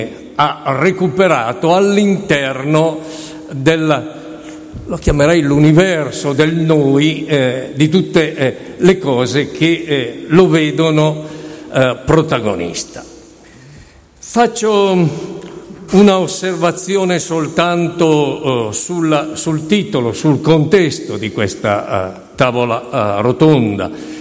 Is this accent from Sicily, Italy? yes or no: no; Sesto San Giovanni, Lombardy, Italy; Io sono di Sesto San Giovanni, cittadella dell'acciaio durante il fascismo, Stalingrado d'Italia nel dopoguerra